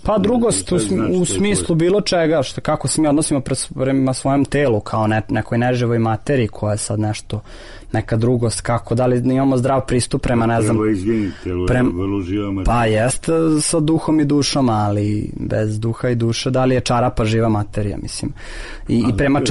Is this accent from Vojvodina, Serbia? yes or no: yes; Novi Sad, Vojvodina, Serbia; Dolazim iz Novog Sada, uglavnom, tamo sam rođen i odrastao i skoro ceo život, osim ovog što sam bio u, kako kaže, srpska Atina, a ja sam onda bio u Grčkom Novom Sadu, pošto sam malo studirao u Atini.